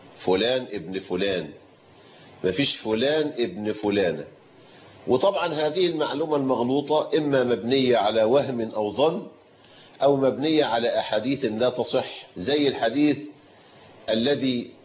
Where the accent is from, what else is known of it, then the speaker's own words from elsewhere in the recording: Egypt; كل هذه من البدع التي فشت عندنا في مصر